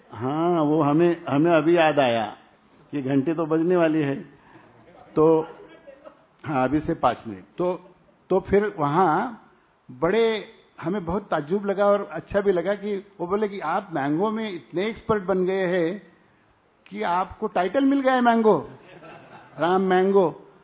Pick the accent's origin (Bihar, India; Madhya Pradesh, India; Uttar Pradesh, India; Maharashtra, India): Maharashtra, India; हम विदर्भ के रहने वाले हैं, यानी Buldhana district, it is close to Nagpur और you can say close to Bhusawal.